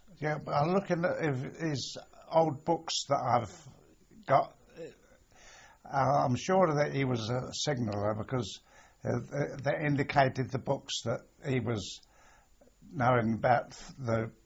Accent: Fulham, London, United Kingdom; born there; I was born in Fulham, and on the 21st of the 8th, 1923.

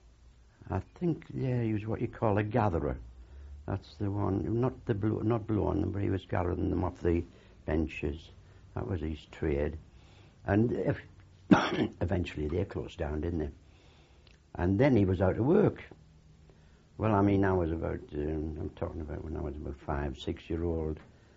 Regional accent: Sunderland, North East England, United Kingdom; I was born in Hendon. That was the poor part of Sunderland. In tourist houses, where you had probably three families in the same

